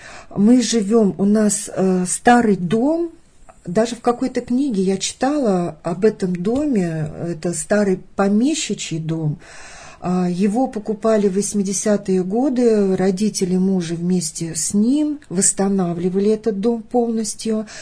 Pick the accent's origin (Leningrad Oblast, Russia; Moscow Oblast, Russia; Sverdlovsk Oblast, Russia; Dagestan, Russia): Moscow Oblast, Russia; Klova; now in Ostashkov, Russia; Нет, я родилась в Подмосковье, на Рафаминский район. Я родилась в деревне, которая имеет, вернее, выросла в деревне, которая имеет такое необычное название Клова.